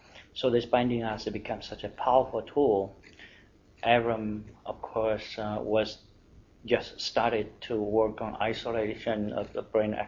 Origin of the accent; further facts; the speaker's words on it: Taiwan; I came from Taiwan, and originally my ancestors came from China